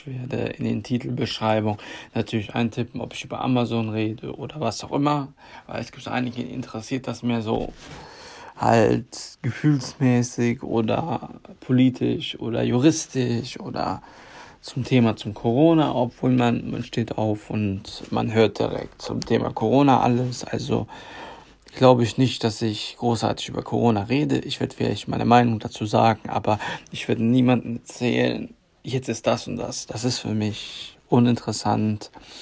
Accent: Cologne, North Rhine-Westphalia, Germany; Ich komme aus Köln.

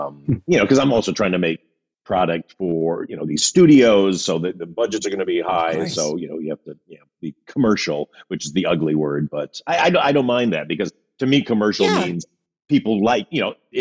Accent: Midwest, United States; You know, I love that I'm from the Midwest because I always have this very Midwestern take on the world

